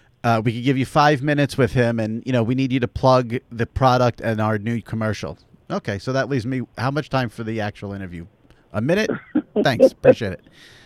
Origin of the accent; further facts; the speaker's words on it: New York City, New York, United States; When I think of Radio Row being a New Yorker my whole life